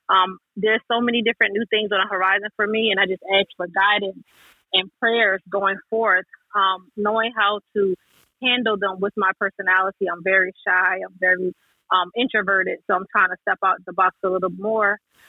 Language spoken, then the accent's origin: English; Philadelphia, Pennsylvania, United States; I'm from Philadelphia, Pennsylvania.